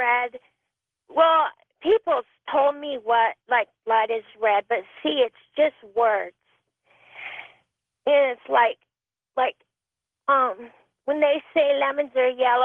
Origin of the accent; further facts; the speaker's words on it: New York, United States; because I've lived in a whole bunch of states, and we're originally from New York State.